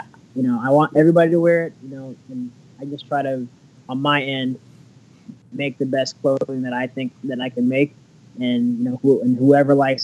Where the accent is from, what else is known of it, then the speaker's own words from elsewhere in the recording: California, United States; I'm from the Bay Area.